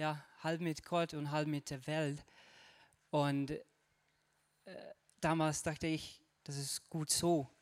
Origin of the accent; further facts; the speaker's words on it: Hungary; German is a second language; now in Germany; ich komme aus Ungarn. Und ich arbeite hier seit 3 Jahren, so seit 2014.